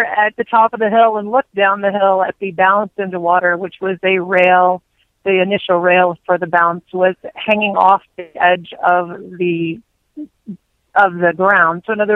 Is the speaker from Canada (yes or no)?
no; Lexington, Kentucky, United States; I'm from Lexington, Kentucky. I grew up in a thoroughbred family, so yeah, I'm a bit of a thoroughbred snob.